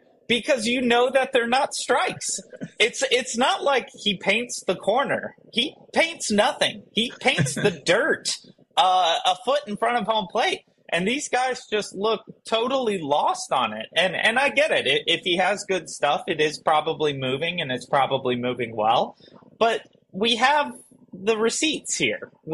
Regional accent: Kentucky, United States; But, you know, we grew up in Kentucky.

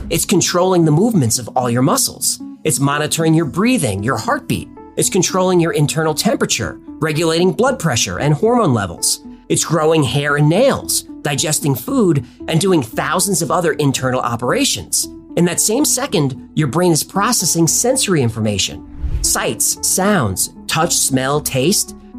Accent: United States; And I can understand either of these, but I'm an American.

